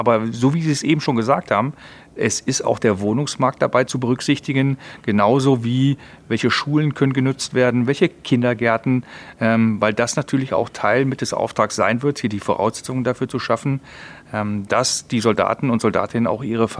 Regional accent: Mönchengladbach, North Rhine-Westphalia, Germany; ich bin in Mönchengladbach geboren.

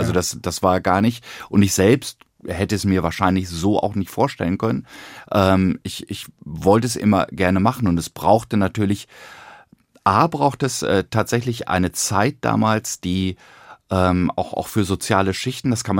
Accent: Hüde, Lower Saxony, Germany; Ich bin ja im Moor groß geworden, im ganz, ganz flachen Land.

